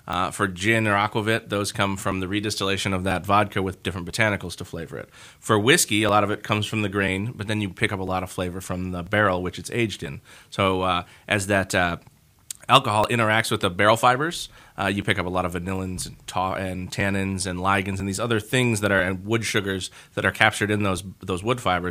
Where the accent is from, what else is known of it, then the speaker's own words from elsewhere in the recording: Ireland; I'm an Irish guy.